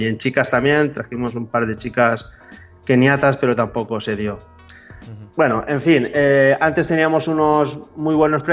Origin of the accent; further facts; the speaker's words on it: Massamagrell, Valencian Community, Spain; yo soy de aquí de Massamarell. Massamarell está a 11 kilómetros de Valencia.